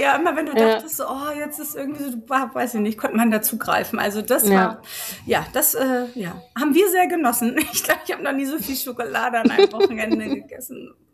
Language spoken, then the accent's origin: German; Northern Germany, Germany; Das kann ich als Norddeutsche einfach nicht.